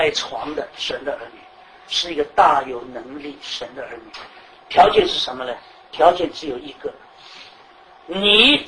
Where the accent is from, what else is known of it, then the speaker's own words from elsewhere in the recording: China; 但是只是这样一个我们中国人比较能够容易的一种东西来讲